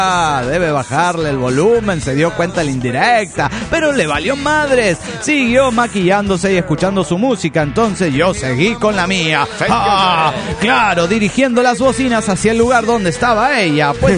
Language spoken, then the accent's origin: Spanish; Magdalena, Sonora, Mexico; de Magdalena, Sonora, México.